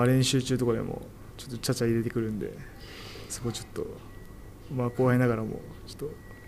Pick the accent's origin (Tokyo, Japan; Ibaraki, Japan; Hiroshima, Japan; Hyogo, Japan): Ibaraki, Japan; Tsukuba; now in Kashima, Japan; 茨城県のつくば市出身です。